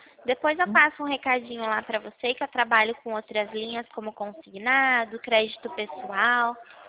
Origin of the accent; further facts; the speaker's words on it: Itu, São Paulo, Brazil; Eu sou da cidade de Itu.